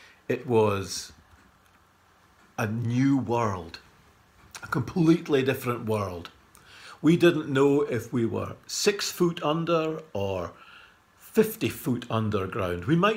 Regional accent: Dufftown, Scotland, United Kingdom; also born or lived in Aberlour; these were the sorts of things that we got up to growing up in Dufftown and Aberlour in the 1970s and the early 80s

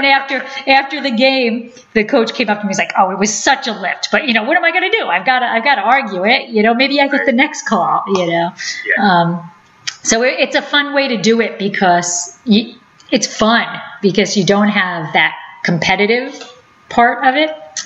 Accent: New Jersey, United States; So we are originally from New Jersey.

